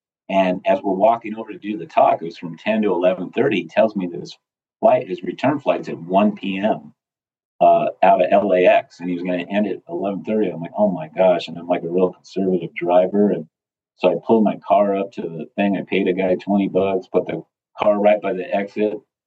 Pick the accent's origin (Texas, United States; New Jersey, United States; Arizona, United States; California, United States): California, United States; I said I would drive because I'm from California.